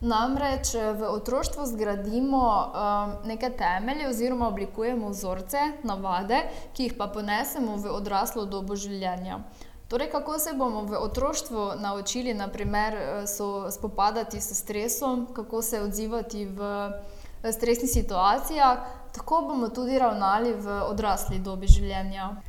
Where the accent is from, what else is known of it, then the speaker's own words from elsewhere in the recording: Ptuj, Drava, Slovenia; Prihajam iz Ptuja, kjer imam tudi družinski wellness studio Aura.